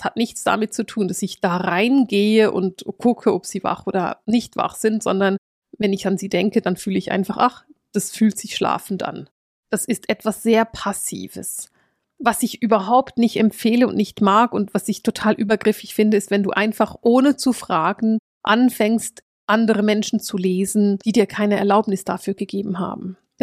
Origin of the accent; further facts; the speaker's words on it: Bern, Switzerland; ich bin in Bern aufgewachsen und ich liebe diese Stadt.